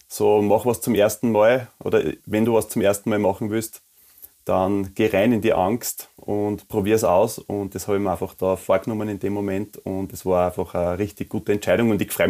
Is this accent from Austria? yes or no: yes; Mariazell, Styria, Austria; now in Wiener Neustadt, Austria; Also, ich bin 47 Jahre alt … 47 Jahre, bin verheiratet. Ich komme ursprünglich aus der Obersteiermark, aus Mariazell. Ich bin ein richtiges Landei. Bin zwischen Bauernhof, Wald und Wiese aufgewachsen und lebe jetzt in der Nähe von Wiener Neustadt mit meiner Frau.